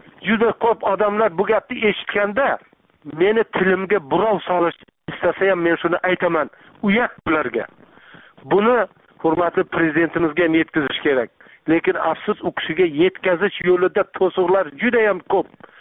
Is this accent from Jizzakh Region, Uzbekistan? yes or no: yes; Jizzakh Region, Uzbekistan; Shu yil yoz oyida men o'zim tug'ilib o'sgan Jizzax tumanini Malgizor tog' etaklarida o'zim bolaligim o'tgan, o'zim tug'ilgan qishloqlarda ancha vaqt yurishimga to'g'ri keldi.